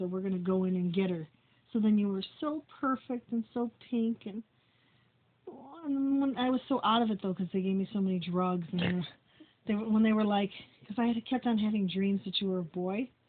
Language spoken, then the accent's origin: English; Park Ridge, Illinois, United States; born there; I was born in Lutheran General Hospital in Park Ridge.